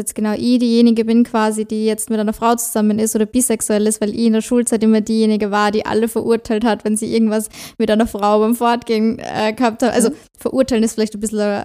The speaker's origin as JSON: {"language": "German", "region": "Salzburg", "country": "Austria", "said": "Ich komme aus Salzburg, wie man vielleicht hört. Ich entschuldige mich schon mal für meinen Dialekt."}